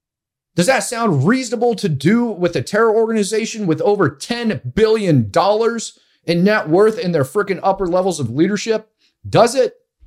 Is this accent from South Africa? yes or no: no; United States; And not only myself as an American, but if you're watching this from Israel, if you're watching this from anywhere in the world, you should be pissed off.